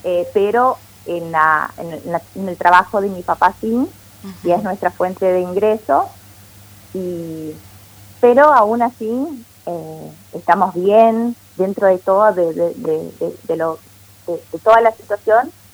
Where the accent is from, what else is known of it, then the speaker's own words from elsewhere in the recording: Novo Hamburgo, Rio Grande do Sul, Brazil; Spanish is a second language; Yo soy oriunda de Novo Hamburgo, una de las ciudades planificadas.